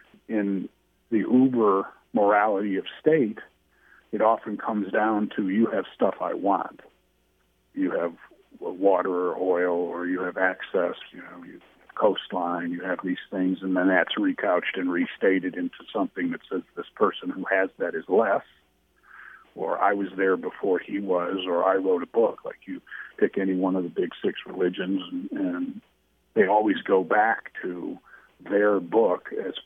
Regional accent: South Africa; And I'm from South Africa half the time in my childhood

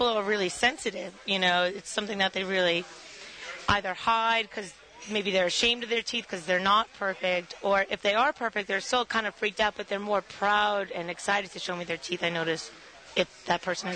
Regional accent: the South, United States; you know, I'm from the South, and my family years ago had a plantation

